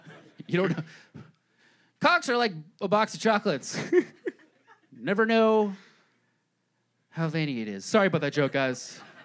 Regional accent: Boston, Massachusetts, United States; And I'm from Boston.

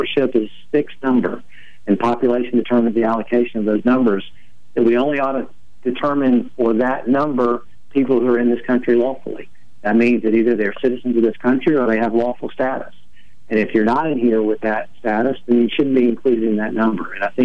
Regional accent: Atmore, Alabama, United States; And y'all know I'm from Atmore originally, and South Alabama was home.

